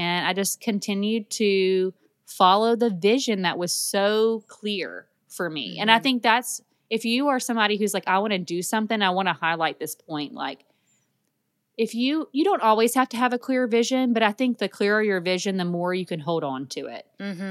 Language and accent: English; Louisiana, United States; I came home to my hometown. I was living in a different city at the time.